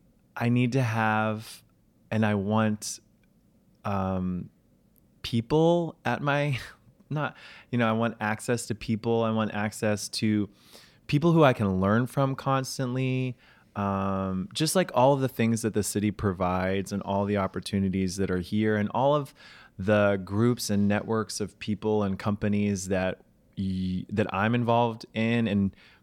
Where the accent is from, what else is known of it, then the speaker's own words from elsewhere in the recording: New York, United States; But ultimately, I'm a New Yorker.